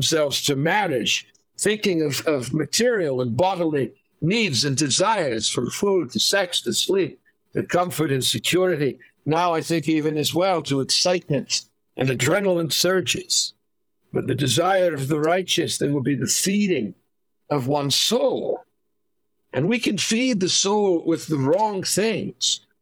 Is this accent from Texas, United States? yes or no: no; Philadelphia, Pennsylvania, United States; Do I say that like a good Bostonian? Heart? I'll do my best as a Philadelphian.